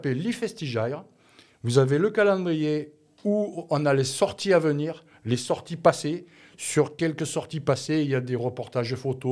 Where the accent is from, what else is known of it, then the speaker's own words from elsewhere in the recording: Carpentras, Provence-Alpes-Côte d'Azur, France; Je suis de Carpentras